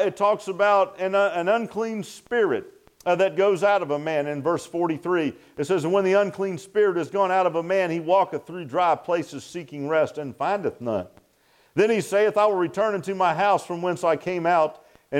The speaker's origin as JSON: {"language": "English", "town": "Virginia Beach", "region": "Virginia", "country": "United States", "tie": "born or raised there", "said": "I remember I grew up in the Virginia Beach area, and there was a lot of Revolutionary War things close by, Williamsburg, Petersburg, and even in Norfolk itself."}